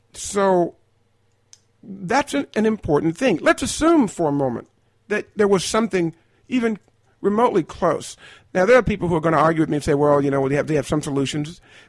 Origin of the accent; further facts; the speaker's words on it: Kentucky, United States; You know, I remember when I grew up in Kentucky.